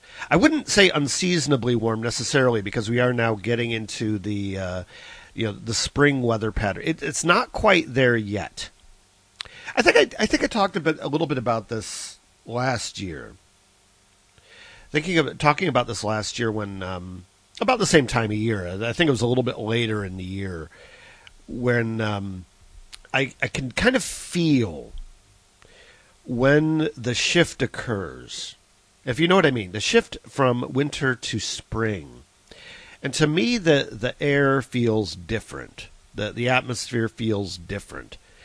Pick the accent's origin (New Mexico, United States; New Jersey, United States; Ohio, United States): Ohio, United States; Cleveland; also born or lived in Florida; No, I lived in Florida for a long time, though. I'm actually originally from the area of Cleveland, Ohio, which is another one of these Midwestern states.